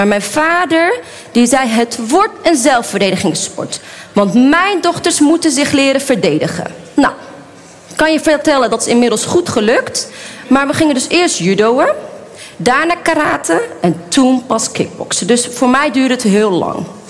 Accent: Houten, Utrecht, Netherlands; Ik ben opgegroeid in Houten. Ik kom uit een gezin van 6... Ik heb 2 broers en 3 zussen. En mijn vader is een typische Marokkaan.

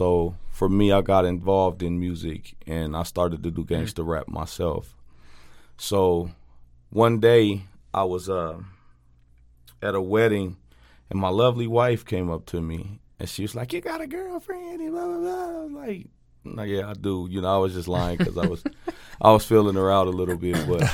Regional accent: Denver, Colorado, United States; In Colorado. I grew up in Northeast Denver.

